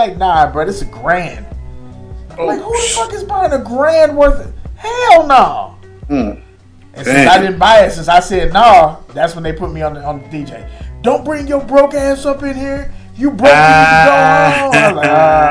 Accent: St. Louis, Missouri, United States; I'm from St. Louis. They used to call them white girls.

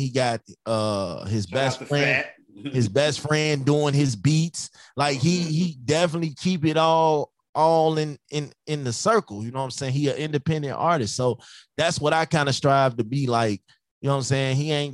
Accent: Chicago, Illinois, United States; I'm from Chicago, man.

